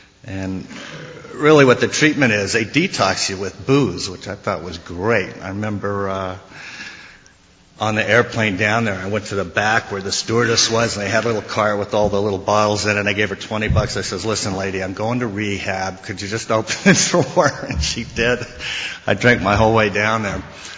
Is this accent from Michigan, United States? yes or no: no; Las Vegas, Nevada, United States; I come from Las Vegas, Nevada. I was born and raised out there.